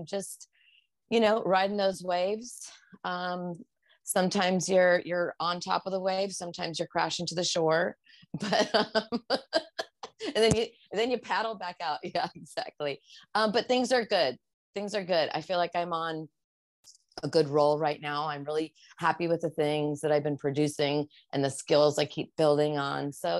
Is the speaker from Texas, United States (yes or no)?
no; Gilroy, California, United States; Well, I grew up in Gilroy, which is south. You can't even call it South Bay. It's south of San Francisco